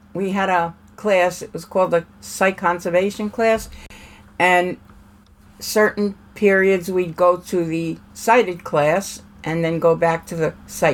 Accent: Brooklyn, New York, United States; I was born in Brooklyn, New York.

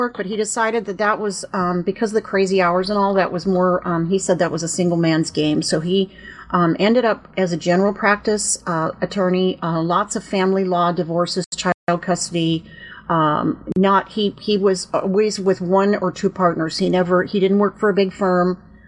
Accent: Los Gatos, California, United States; When I was just a couple of weeks old, we moved back to San Jose, which is about 50 miles south of San Francisco. And that's where I was raised, in a little town called Los Gatos that's between San Jose and the coast.

